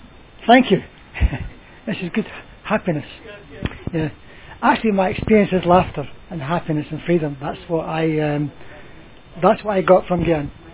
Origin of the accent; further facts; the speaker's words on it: Edinburgh, Scotland, United Kingdom; now in London, United Kingdom; actually I live in London, but I'm actually Scottish. I'm actually born in Edinburgh, which is the capital of Scotland.